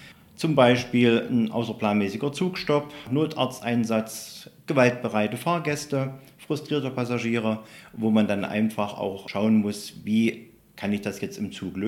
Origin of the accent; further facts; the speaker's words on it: Saxony-Anhalt, Germany; Ich komme jetzt aus der Saale-Unstrut-Region